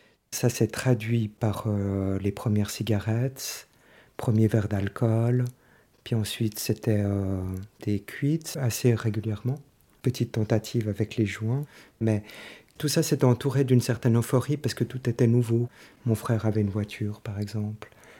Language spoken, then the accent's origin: French; Lausanne, Vaud, Switzerland; j'ai 48 ans, je viens de Lausanne.